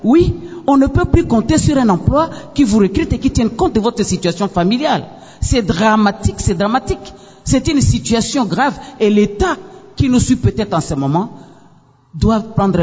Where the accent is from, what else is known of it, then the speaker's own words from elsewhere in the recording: DR Congo; Parce qu'en tant que Congolais, nous sommes censés comprendre que depuis les réformes de la Deuxième République